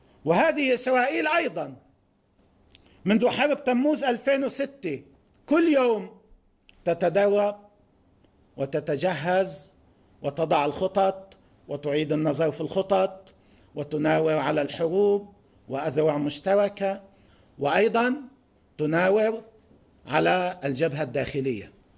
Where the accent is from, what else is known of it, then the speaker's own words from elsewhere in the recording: Lebanon; ونحن نواجه كلبنانيين وكشعوب منطقة